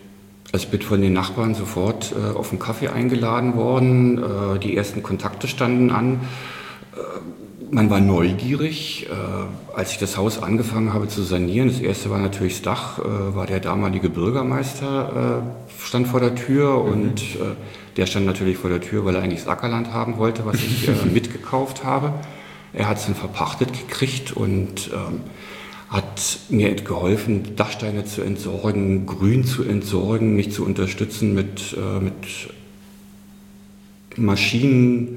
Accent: Berlin, Germany; born there; now in Sieversdorf-Hohenofen, Germany; Geboren bin ich in West-Berlin in Charlottenburg.

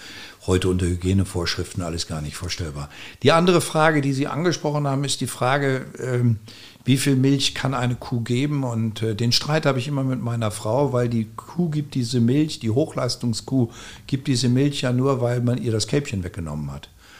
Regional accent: Rhineland-Palatinate, Germany; Ich komme aus Rheinhessen. Mhm. Meine Familie mütterlicherseits kommt aus Rheinhessen.

